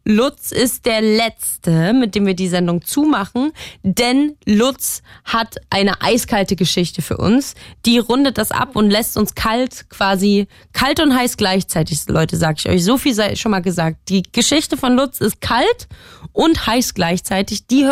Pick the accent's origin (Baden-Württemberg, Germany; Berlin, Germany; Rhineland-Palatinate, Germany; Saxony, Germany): Saxony, Germany; Leipzig; ich komme ja ursprünglich aus Leipzig, habe da in einer Dachgeschosswohnung gewohnt, sehr, sehr lange.